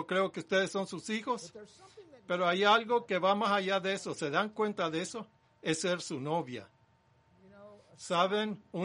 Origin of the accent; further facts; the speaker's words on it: California, United States; moved away; Yo soy de California del Norte originalmente.